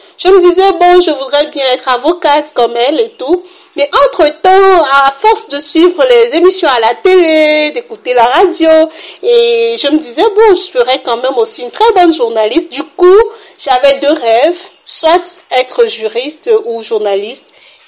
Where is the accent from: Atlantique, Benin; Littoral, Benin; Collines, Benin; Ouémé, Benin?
Ouémé, Benin; Porto-Novo; est une dame béninoise. Je suis donc originaire de Porte-Novo, au Bénin. Je suis mariée.